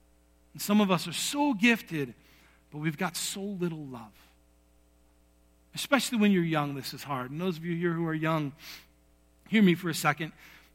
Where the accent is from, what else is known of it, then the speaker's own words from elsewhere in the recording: New York, United States; And I remember growing up in New York as a kid, especially experiencing people who seemed to me to be so spiritually sound, so powerful.